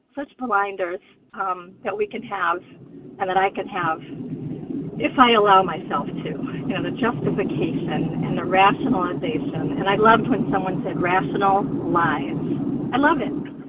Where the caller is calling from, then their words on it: Massachusetts, United States; And I'm calling from Western Mass in the Berkshires.